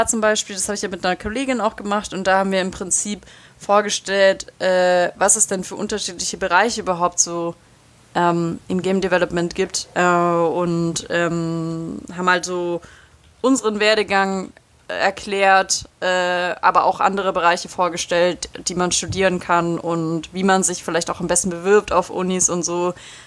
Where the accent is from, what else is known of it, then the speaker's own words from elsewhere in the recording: Ulm, Baden-Württemberg, Germany; habe gesagt, hey, ich komme aus Ulm, ich habe das und das studiert